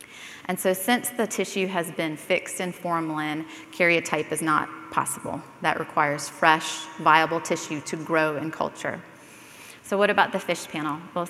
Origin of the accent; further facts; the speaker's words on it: Greenville, South Carolina, United States; I'm a hematopathologist from Greenville, South Carolina